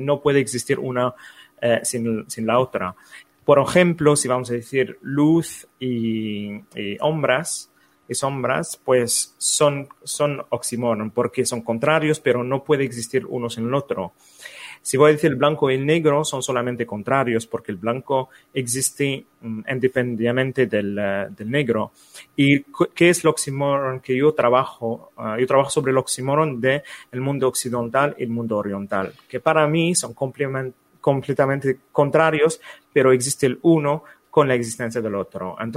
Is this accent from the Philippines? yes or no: no; Algeria; now in Barcelona, Spain; tengo 35 años, soy argelino y vivo aquí en Barcelona hace ya 7 años.